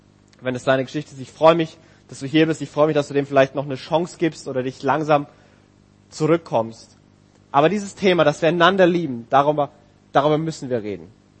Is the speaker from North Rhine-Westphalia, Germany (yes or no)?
no; Bayreuth, Bavaria, Germany; ich bin hier in Bayreuth geboren und aufgewachsen